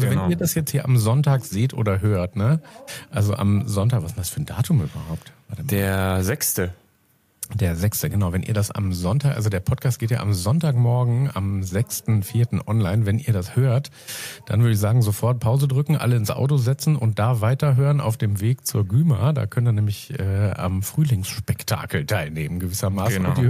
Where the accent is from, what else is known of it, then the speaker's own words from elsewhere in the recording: Northern Germany, Germany; Ja, wo ich herkomme, sagt man ja immer Moin, von daher ist das in Ordnung.